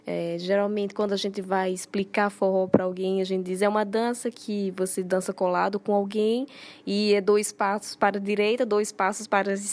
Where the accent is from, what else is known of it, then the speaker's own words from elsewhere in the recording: Natal, Rio Grande do Norte, Brazil; em Natal existe uma casa, que é a cidade de onde eu venho no Brasil